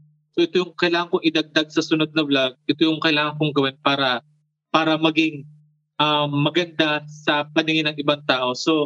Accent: Bicol Region, Philippines; sa local sa doon sa amin sa Bicol

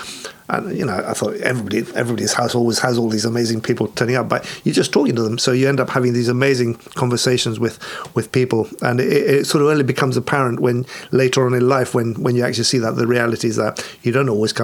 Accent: Santiago, Santiago Metropolitan Region, Chile; So I ended up growing up in a country. I was speaking two languages, living in Santiago

